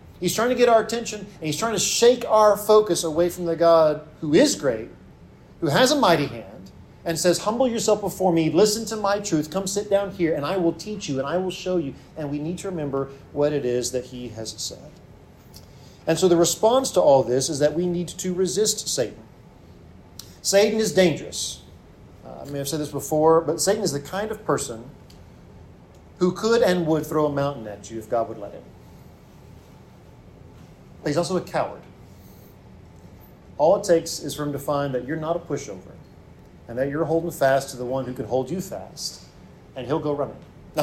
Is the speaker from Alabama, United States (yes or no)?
yes; Alabama, United States; I'm from Alabama. My wife is from Oregon.